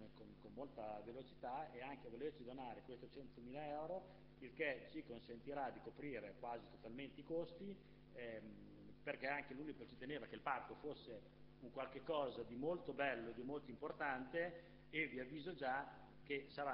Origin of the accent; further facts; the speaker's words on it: Sant'Agata Bolognese, Emilia-Romagna, Italy; anch'io sono nato a San Giovanni ma sono sant'agatese